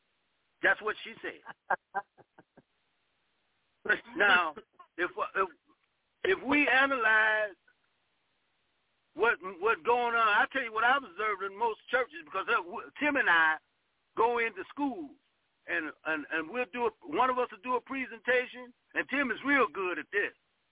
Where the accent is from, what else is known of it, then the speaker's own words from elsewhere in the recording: Cleveland, Ohio, United States; because I'm from Cleveland, Ohio, and I used to be involved with the anti-drug and working with schools.